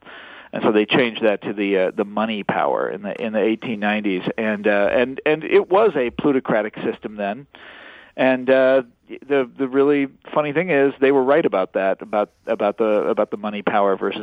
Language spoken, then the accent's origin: English; Kansas, United States; I'm from Kansas, and for whatever reason, I know a great deal about populism in Kansas.